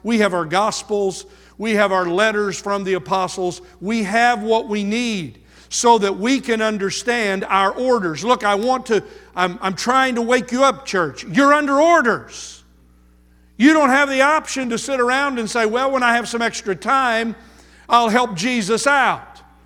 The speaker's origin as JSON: {"language": "English", "region": "Oklahoma", "country": "United States", "tie": "born or raised there", "said": "I grew up in Oklahoma close to Tinker Air Force Base, and many of my friends were military children."}